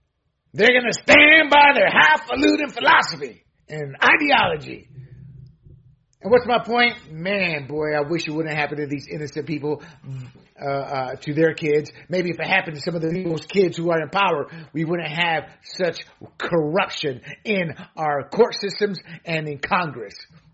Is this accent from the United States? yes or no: no; Panama; Hell, in my home country, Noriega, in Panama, he ran through the Catholic Church and hid there.